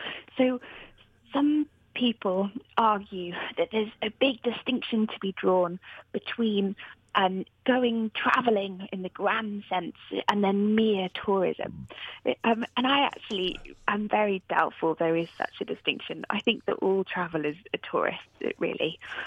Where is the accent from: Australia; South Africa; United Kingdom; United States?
United Kingdom; So me visiting Alaska as a British person